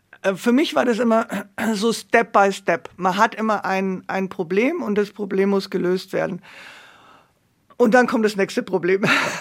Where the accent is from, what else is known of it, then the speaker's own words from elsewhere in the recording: Nuremberg, Bavaria, Germany; born there; weil ich meine, Nürnberg ist halt meine Geburtsstadt.